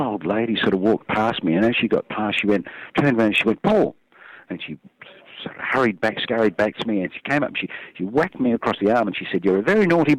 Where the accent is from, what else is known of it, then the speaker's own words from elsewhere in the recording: Australia; here in Australia, because we're Australian, it's pretty laid back